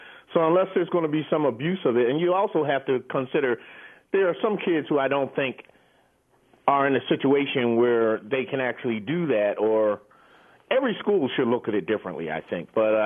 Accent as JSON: {"language": "English", "region": "Pennsylvania", "country": "United States", "said": "That was back in my home state of Pennsylvania."}